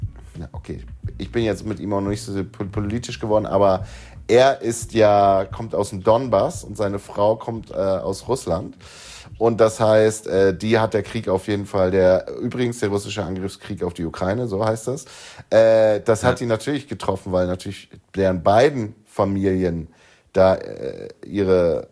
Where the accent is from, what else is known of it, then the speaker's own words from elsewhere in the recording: East Germany, Germany; born there; ich komme aus diesem Stadtteil, der blau ist, und ich bin gebürtiger Ossi.